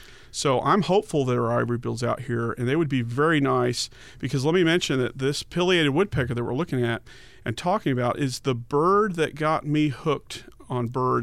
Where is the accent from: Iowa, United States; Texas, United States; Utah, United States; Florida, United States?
Texas, United States; Dallas; So I remember going back when growing up in Dallas, going to the public library at Preston Royal